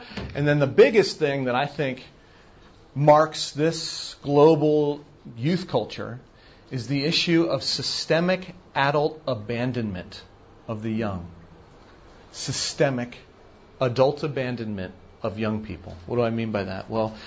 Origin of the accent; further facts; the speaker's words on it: Australia; I grew up in Australia, things that my friends in the United States or family in the United States were watching on TV